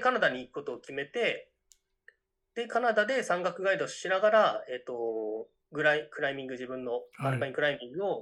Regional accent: Kanto, Japan; まあ、その時に私も関東でずっと生まれ育っていましたので

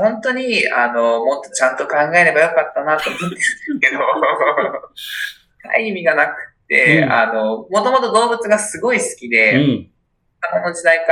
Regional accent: Saitama, Japan; born there; 僕はですね、生まれは埼玉県なんですが

